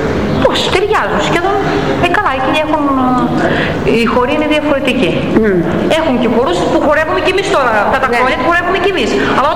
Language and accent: Greek; Xylagani, Eastern Macedonia and Thrace, Greece; born there; Στην Ξυλαγανή.